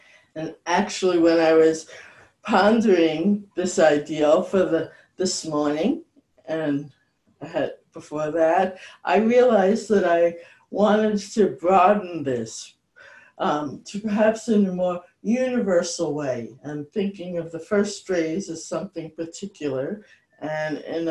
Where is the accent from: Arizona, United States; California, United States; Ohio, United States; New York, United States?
New York, United States; Long Island; And I lived on Long Island. I grew up on Long Island.